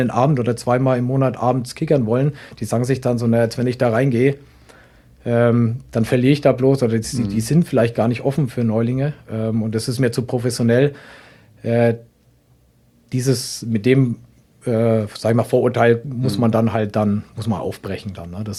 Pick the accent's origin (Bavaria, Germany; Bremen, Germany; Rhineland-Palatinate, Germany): Bavaria, Germany; Bamberg; now in Braunschweig, Germany; wenn ich nach Bamberg zurückgehe, dann sagen sie, ich hätte meinen Dialekt verloren. Also es hat so, ich bin jetzt auch schon 10 Jahre hier oder über 10 Jahre.